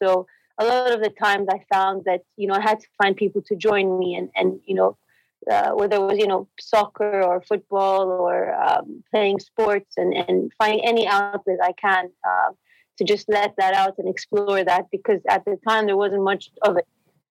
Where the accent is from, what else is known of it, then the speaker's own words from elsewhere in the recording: Jeddah, Makkah Province, Saudi Arabia; I grew up in Saudi, in Jeddah. We studied there. Graduated high school from there. So, basically Saudi through and through.